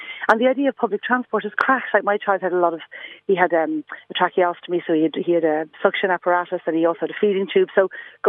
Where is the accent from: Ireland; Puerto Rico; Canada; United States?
Ireland; Dublin, Leinster; I don't live in Dublin. But I'm from Dublin. I kind of know it well enough.